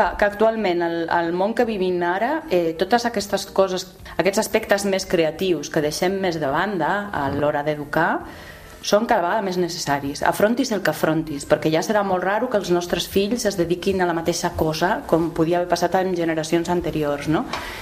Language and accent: Catalan; Zaragoza, Aragon, Spain; Catalan is a second language; moved away as an adult; now in Barcelona, Spain; després vaig venir a Barcelona, jo sóc de Saragossa, vaig venir a Barcelona a estudiar Belles Arts